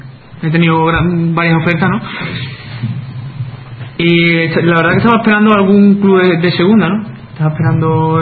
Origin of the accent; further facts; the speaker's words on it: Jerez, Andalusia, Spain; Yo la verdad es que me tira más mi tierra. Para decirte que me tira más en Jerez